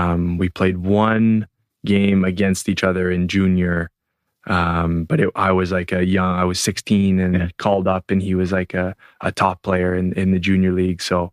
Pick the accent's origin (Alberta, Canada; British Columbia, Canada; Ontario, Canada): Alberta, Canada; Red Deer; I played played junior in my hometown in Red Deer, which was a cool experience.